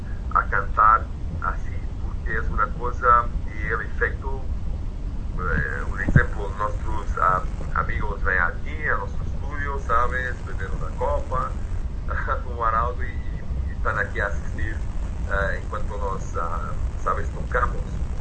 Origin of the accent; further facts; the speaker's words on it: Portugal; Spanish is a second language; Para mí como portugués fue un proceso mucho más directo